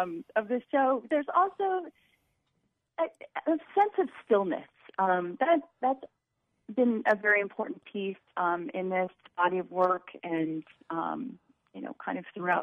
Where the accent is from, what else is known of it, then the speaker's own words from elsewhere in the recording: Iowa, United States; The first thing that really comes to mind is I grew up in Iowa